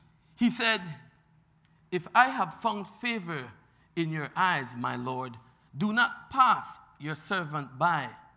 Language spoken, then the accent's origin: English; Belize; I'm from Belize, so Belize people tend to get crazy.